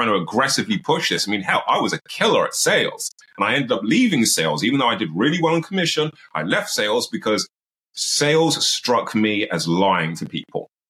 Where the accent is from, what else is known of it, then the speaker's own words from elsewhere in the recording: Birmingham, West Midlands, United Kingdom; I grew up in the middle of the poll tax riots era. I grew up in Birmingham, in Bordesley, you know, where the Peaky Blinders are from.